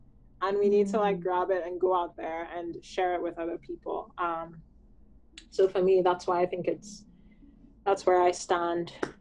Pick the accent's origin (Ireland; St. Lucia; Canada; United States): St. Lucia; I'm from St. Lucia